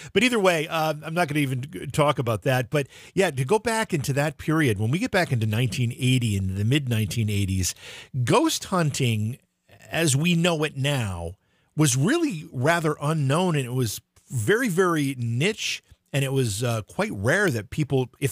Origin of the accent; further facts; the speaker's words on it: Oneonta, New York, United States; Those stories, you know, I grew up in Oneonta, New York, not too far from where you're talking about.